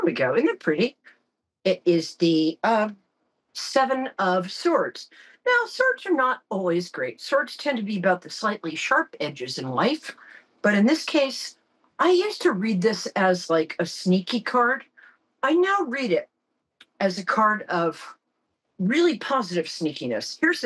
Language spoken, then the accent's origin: English; New York, United States; I'm a New Yorker.